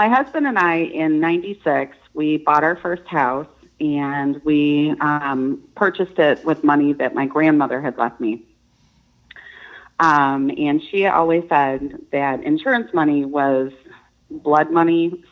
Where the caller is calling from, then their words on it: Oxford, Michigan, United States; from Oxford, Michigan.